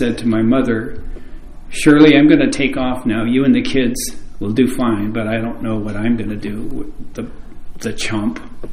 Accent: Canada; born there; I was born in Canada

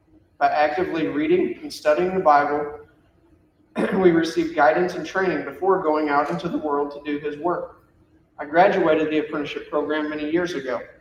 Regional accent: Potosi, Missouri, United States; now in Farmington, United States; I was raised around the Potosi area my whole entire life until I married my wife in 2013 and moved here to Farmington, to her hometown, to join this church.

